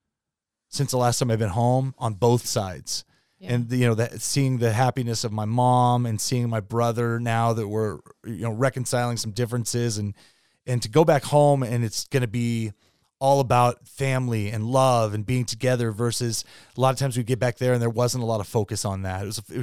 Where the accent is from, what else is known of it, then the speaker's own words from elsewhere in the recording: Federal Way, Washington, United States; But that's the weird part, going back to where my hometown was, which is Federal Way, which is a small suburb, and then seeing all the changes.